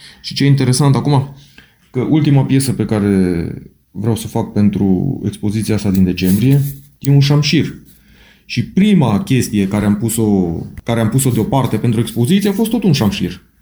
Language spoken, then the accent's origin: Romanian; Timișoara, Timiș County, Romania; Exact așa cum trebuie, sunt timișorean și îmi dorea mult.